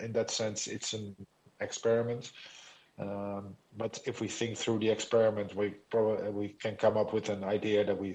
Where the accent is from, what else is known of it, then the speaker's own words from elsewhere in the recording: Netherlands; English is a second language; And then I'm from the Netherlands, right?